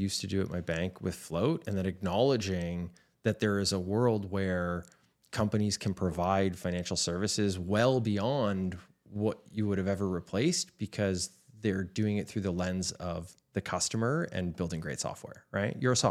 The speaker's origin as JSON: {"language": "English", "country": "Canada", "said": "Ultimately, we're all Canadian and we all want to see our financial services continue to sector continue to grow"}